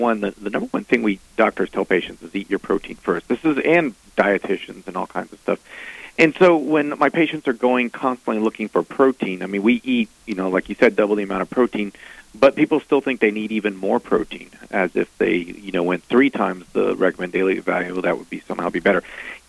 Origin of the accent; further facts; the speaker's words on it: Houston, Texas, United States; also born or lived in South Africa / Michigan; I've always been a Texan. I was actually born in South Africa, grew up in Texas, did my surgery training up in Michigan, but then came back home.